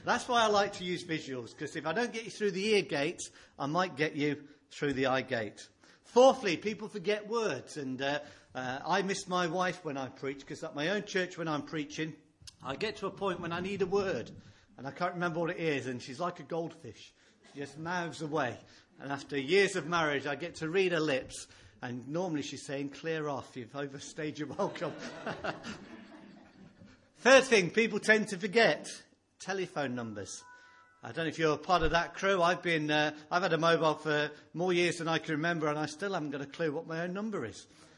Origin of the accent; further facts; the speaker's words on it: South East England, United Kingdom; I'm down here from Hampshire for the weekend, staying up at Thilton.